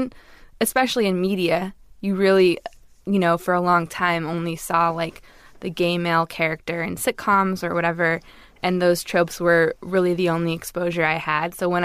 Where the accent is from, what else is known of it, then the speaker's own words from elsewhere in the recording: Los Angeles, California, United States; I grew up in Los Angeles in a very liberal community. I went to an art school.